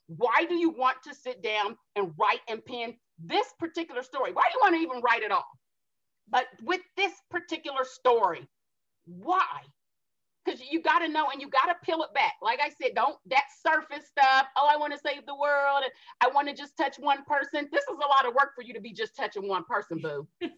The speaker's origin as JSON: {"language": "English", "town": "Columbus", "region": "Ohio", "country": "United States", "tie": "born or raised there", "said": "I grew up in the Midwest, Ohio. Go Bucks!"}